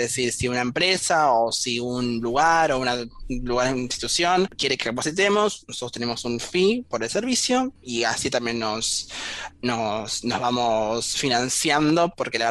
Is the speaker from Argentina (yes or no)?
yes; Liniers, Buenos Aires, Argentina; yo vivo muy cerca del conurbano, entonces tengo mucha relación, yo soy de Liniers